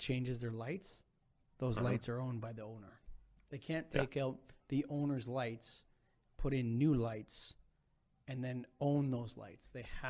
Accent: Canada; I'm a Canadian

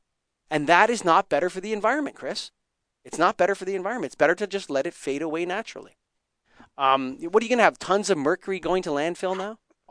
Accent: Canada; I'm Canadian

